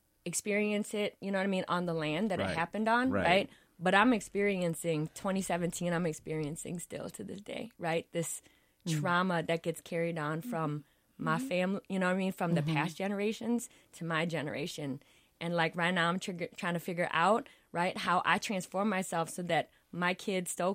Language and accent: English; St. Paul, Minnesota, United States; born there; I was born in Minnesota, St. Paul, right. United Hospital.